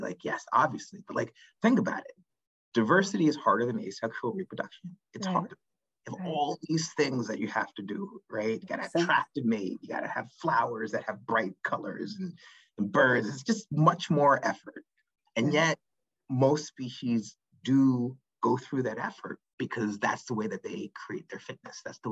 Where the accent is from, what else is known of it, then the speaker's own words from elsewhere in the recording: Northeast, United States; I'm from the Northeast. I've learned over the time that Northeast is like a powerhouse in the United States of like capital and thinking and influence.